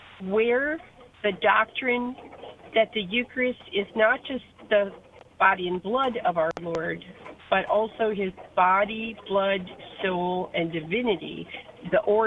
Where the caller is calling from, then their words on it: Jackson, Michigan, United States; Michigan, Jackson, Michigan.